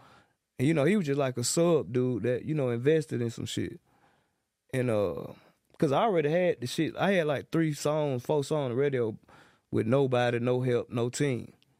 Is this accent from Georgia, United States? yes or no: yes; Atlanta, Georgia, United States; Because me, I'm from John Burr South, Zone 3.